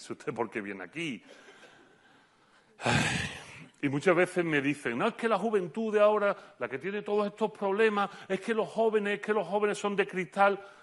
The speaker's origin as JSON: {"language": "Spanish", "town": "Utrera", "region": "Andalusia", "country": "Spain", "said": "voy a empezar un programa piloto en mi pueblo, en Utrera"}